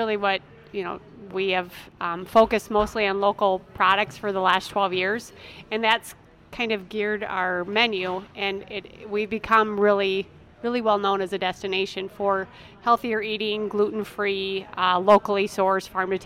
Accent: Preston, Minnesota, United States; Well, my husband was born and raised here in Lanesboro, and I was from Preston, which is 8 miles away.

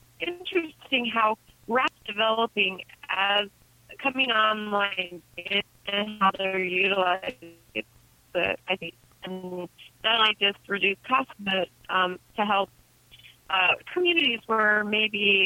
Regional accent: Des Moines, Iowa, United States; when I'm from Des Moines, Iowa, I always have to tell them it's 6 hours from Chicago

